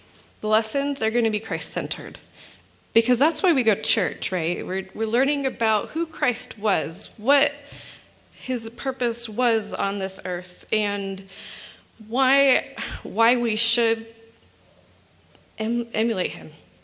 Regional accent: Mesa, Arizona, United States; me myself, I was raised in Mesa, Arizona, which is very, very similar Mormon-wise to growing up in like Orem, Utah. My whole neighborhood was, we were all very white and we were all very Mormon.

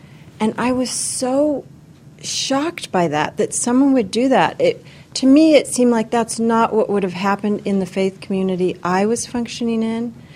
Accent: Oakland, California, United States; I was raised in the Oakland First Ward in the San Francisco Bay Area.

